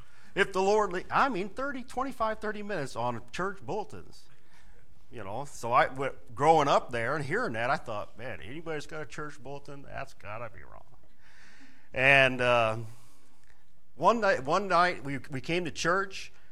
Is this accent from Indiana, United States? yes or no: yes; Hammond, Indiana, United States; I was born and raised in Hammond, and went to a little church there in Hammond.